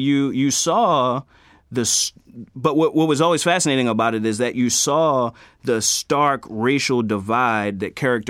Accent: Baltimore, Maryland, United States; born there; I was born in Baltimore, and like a lot of people in the city, my family has had its fair share of contact with the criminal justice system.

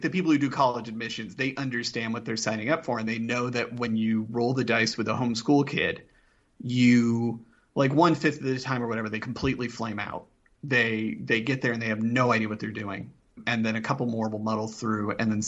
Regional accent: Indianapolis, Indiana, United States; So I grew up in Indianapolis.

